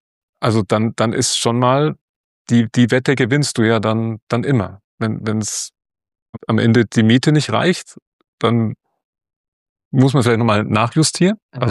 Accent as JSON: {"language": "German", "town": "Esslingen", "region": "Baden-Württemberg", "country": "Germany", "tie": "born or raised there", "said": "tolle Fachhochschule bei uns in meiner Heimatstadt Esslingen."}